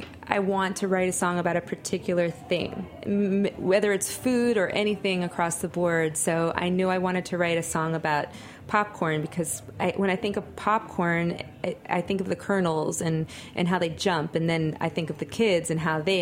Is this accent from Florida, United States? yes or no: yes; Miami, Florida, United States; also born or lived in New York City, United States; growing up in Miami, but especially in New York City